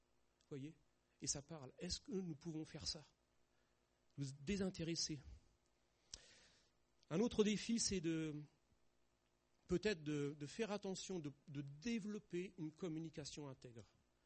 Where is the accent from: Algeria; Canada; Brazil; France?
France; Et je pense en tant que Français, En tant que Français aujourd'hui, nous avons vraiment des obstacles.